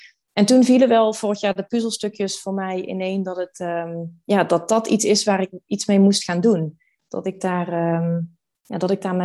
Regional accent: Venlo, Limburg, Netherlands; Ik kom oorspronkelijk uit Venlo. Dat ligt ook in Limburg. Ik heb in Maastricht gestudeerd en eigenlijk heeft Maastricht altijd heel erg als thuis gevoeld. Dus toen ik op een gegeven moment in Amsterdam voelde dat het tijd was om naar een andere plek te gaan

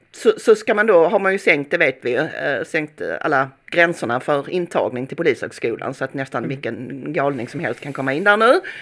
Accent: Sweden; när folk förklarar för sig att vi är svenskar

